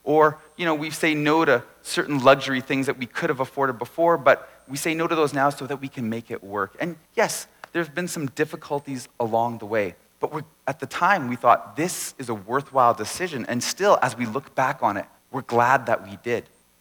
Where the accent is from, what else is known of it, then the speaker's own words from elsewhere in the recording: Burnaby, British Columbia, Canada; I grew up in North Burnaby, and so we really considered this area home.